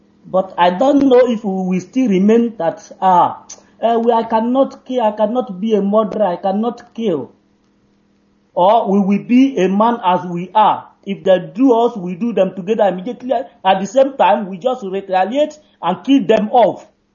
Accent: Enugu State, Nigeria; now in Germany; from Mbidi in Ogu. Local government and Enugu State.

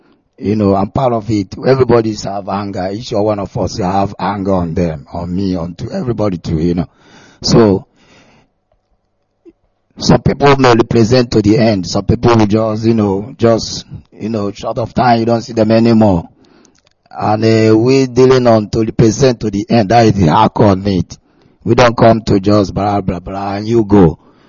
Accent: Nnewi, Anambra, Nigeria; I'm from Nigeria, Aibo, for the meantime. I'm from Anambra State, east side, Nnewi side. So, and I'm living here in Nostra.

